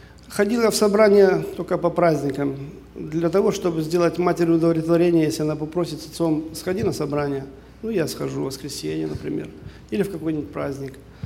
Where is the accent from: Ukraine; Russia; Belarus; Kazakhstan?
Kazakhstan; Taraz, Jambyl Region; born there; Родился я в Казахстане, в городе Джамбули, в христианской семье.